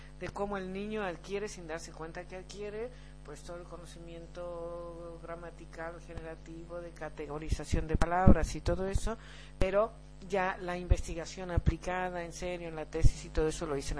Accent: Tucumán, Argentina; moved away as an adult; Bueno, pues mira, nací muy lejos de aquí. Nací en el norte de Argentina, en Tucumán

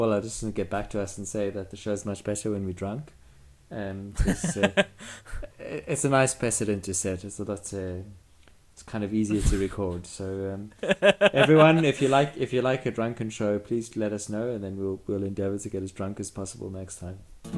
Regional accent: Scotland, United Kingdom; accent: Glasgow; I know that my strong Glasgow accent has been a big problem for the show

